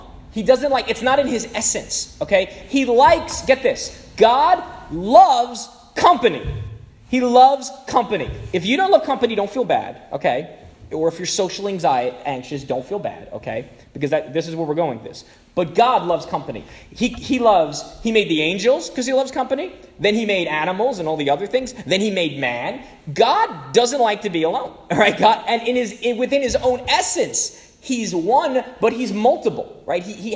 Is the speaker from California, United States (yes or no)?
no; Brooklyn, New York, United States; I've never seen a real redwood. I'm from Brooklyn. There aren't many redwoods in Brooklyn.